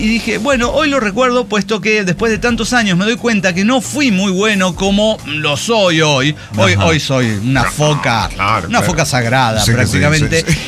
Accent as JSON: {"language": "Spanish", "town": "Rosario de Lerma", "region": "Salta", "country": "Argentina", "said": "imagínese usted la situación, soy de Rosario de Lerma, Argentina."}